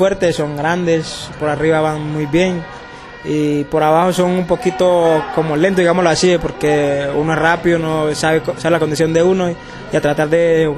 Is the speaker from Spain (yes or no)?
no; Colombia; uno como es colombiano, uno trata de hacer su comida colombiana.